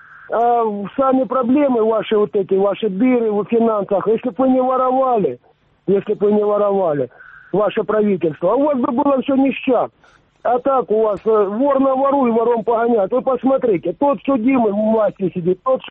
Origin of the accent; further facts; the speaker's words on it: Donetsk, Donetsk Oblast, Ukraine; из Донецка.